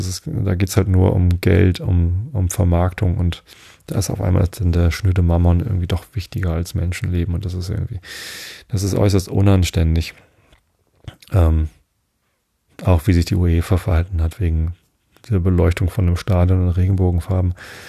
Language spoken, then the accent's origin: German; Northern Germany, Germany; Ich als Norddeutscher fühle mich Dänemark ja auch viel näher, als ich mich dem Schwaben oder Bayern fühle.